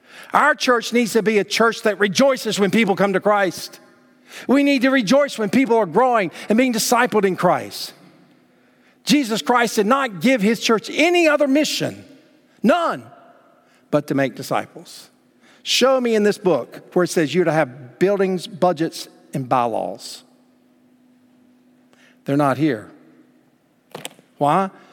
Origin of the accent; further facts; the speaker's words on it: Greensboro, North Carolina, United States; When I grew up in Greensboro, my church was one of the most strongest churches in that city.